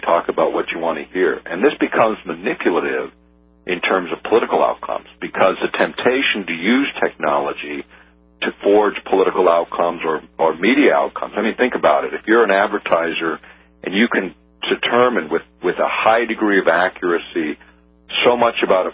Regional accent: Alaska, United States; as a kid growing up in Alaska, in the 1960s

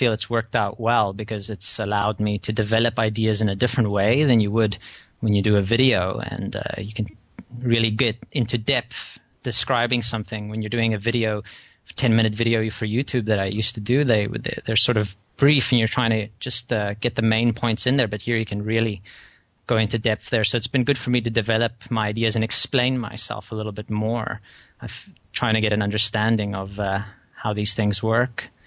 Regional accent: Winnipeg, Manitoba, Canada; Originally, I was in a store here in Winnipeg, in my hometown Winnipeg

